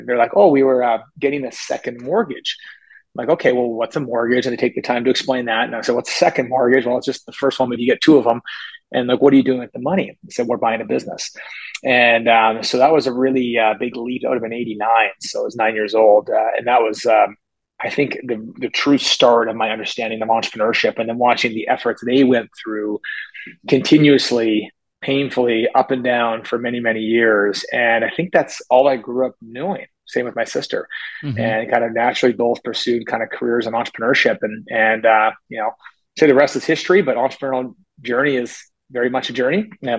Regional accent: Edmonton, Alberta, Canada; I grew up in Edmonton, Alberta, Canada. So, we're in the Great White North, and it's definitely I think it's a cold place in the winter

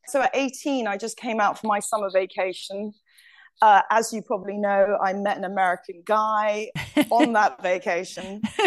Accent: Singapore; So I'm actually British parents, but I was born in Singapore. We lived there for a number of years.

